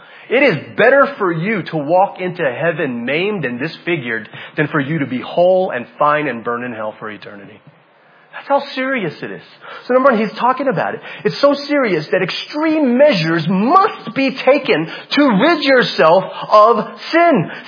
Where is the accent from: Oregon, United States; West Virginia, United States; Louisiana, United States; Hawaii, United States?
Hawaii, United States; Family, I'm from Hawaii.